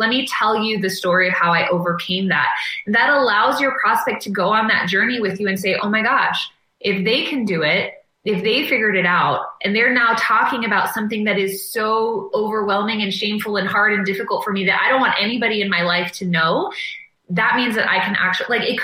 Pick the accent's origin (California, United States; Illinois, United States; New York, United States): California, United States; San Diego; born there; I was born in San Diego in 1982. I'm an only child.